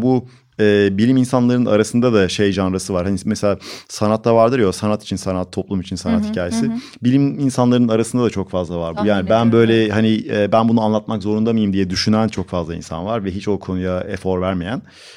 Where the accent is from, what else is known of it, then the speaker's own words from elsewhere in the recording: Ankara, Turkey; Ben Ankaralıyım.